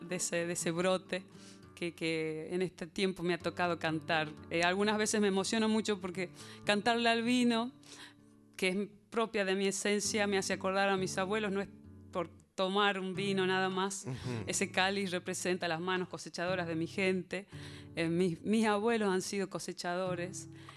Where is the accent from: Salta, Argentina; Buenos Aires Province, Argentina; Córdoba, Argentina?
Salta, Argentina; En especial, yo vengo de la provincia de Salta, pero me declaro una defensora del canto popular, de cómo cantamos allá